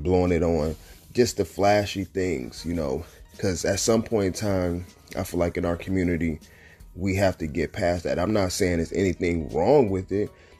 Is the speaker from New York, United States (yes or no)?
no; Detroit, Michigan, United States; he's from Detroit, I'm from Detroit.